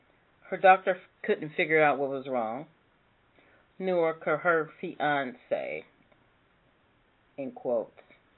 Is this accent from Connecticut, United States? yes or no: no; Huber Heights, Ohio, United States; And this was based in my hometown of Heber Heights, Ohio.